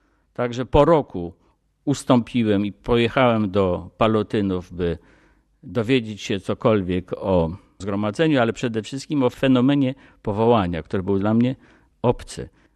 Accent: Greater Poland Voivodeship, Poland; born or raised there; also born or lived in Pruszków

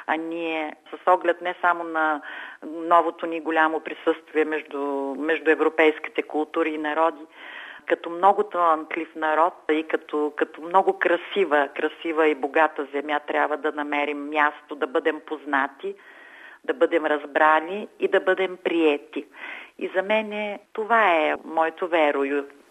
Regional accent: Rhodopes, Bulgaria; born there; also born or lived in Vratsa; Аз съм родопчанка по рождение, нищо, че съм живяла и работила дълги години във Враца.

